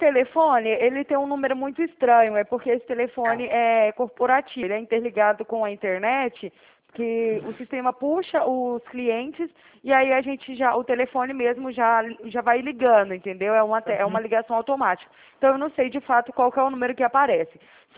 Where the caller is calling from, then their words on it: São Paulo, Brazil; also born or lived in Minas Gerais; O meu DDD é 34, porque eu falo aqui de São Paulo, porém eu mudei de Minas recente e ainda não troquei o telefone.